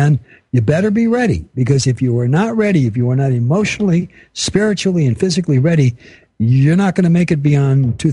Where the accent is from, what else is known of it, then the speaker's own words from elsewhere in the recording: Los Angeles, California, United States; I grew up in a world that was nothing like this. And I'm from the Los Angeles area.